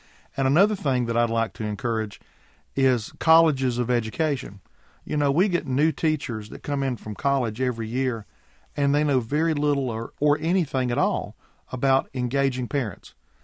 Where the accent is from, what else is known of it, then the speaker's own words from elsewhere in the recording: South Carolina, United States; I know in my home state of South Carolina, I am also a school board member in my hometown.